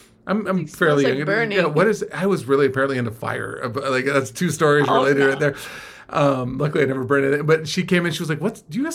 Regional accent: California, United States; We grew up in the Bay Area.

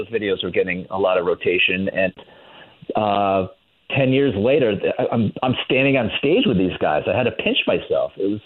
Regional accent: New Milford, Connecticut, United States; I'm from New Milford, and Washington, which is one of the towns next to New Milford.

